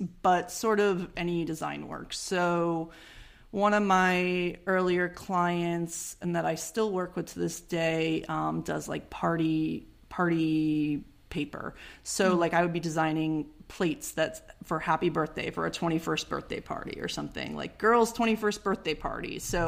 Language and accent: English; Connecticut, United States; I came from Connecticut, and Connecticut is a small state that you can get to in 2 hours back and forth